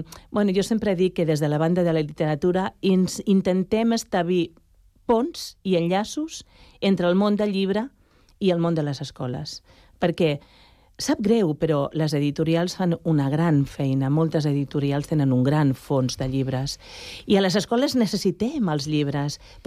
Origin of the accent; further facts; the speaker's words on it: Badalona, Catalonia, Spain; moved away as an adult; envio un petó i una abraçada fortíssima a Badalona, sí. Perquè allà vaig néixer i allà vaig passar tots els anys de la meva vida, la infantesa, la joventut, fins que vaig tenir 22, 23 anys, que vaig venir a viure aquí, a Sant Cugat.